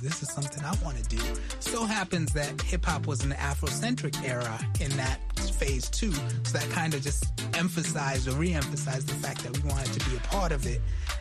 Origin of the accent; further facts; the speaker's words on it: Harare, Zimbabwe; also born or lived in Bulawayo; So my family is originally from Bulawayo in the south, but we spent a lot of time in Harare.